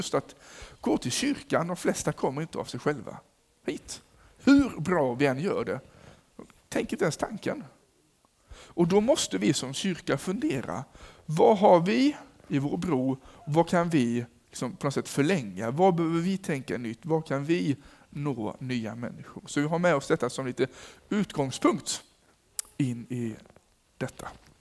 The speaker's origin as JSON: {"language": "Swedish", "region": "Skåne", "country": "Sweden", "said": "Jag är ursprungligen från Skåne och jag är här med min familj, jag har 3 barn."}